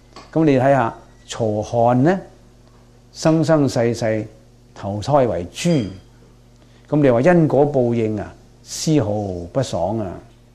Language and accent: Cantonese; China; 我哋中國人講食有食相啊